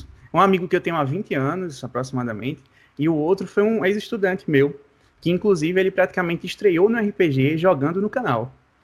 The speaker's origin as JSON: {"language": "Portuguese", "town": "Recife", "region": "Pernambuco", "country": "Brazil", "said": "Eu sou de Recife, eu sou de Recife."}